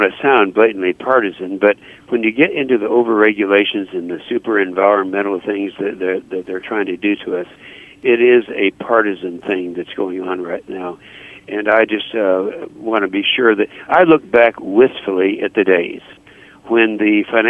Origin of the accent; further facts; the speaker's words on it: Oklahoma, United States; I can speak with authority here because I'm from Oklahoma. It's an oil state, and kind of on the cutting edge of this, the whole energy issue.